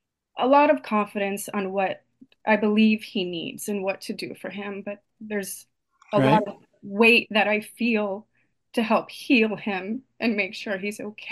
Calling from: Miami, Florida, United States; I am calling from Miami.

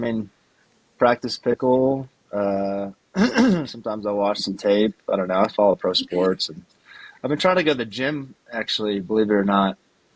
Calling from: Denver, Colorado, United States; So I'm in Denver.

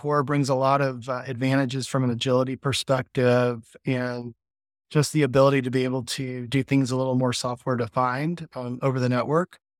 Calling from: San Francisco, California, United States; I'm ringing in from San Francisco, California

